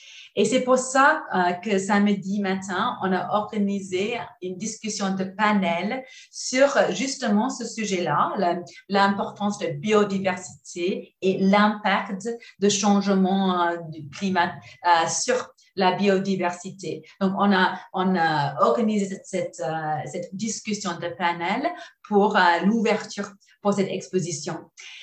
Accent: Australia; French is a second language; je suis bien une Australienne qui adore la langue française.

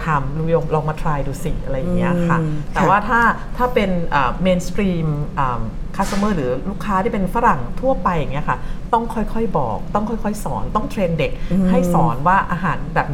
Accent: Southern Thailand, Thailand; แต่ดิฉันเป็นคนใต้ก็จะเน้นความเป็นใต้หน่อยว่าอาหารจะค่อนข้างสตรอง

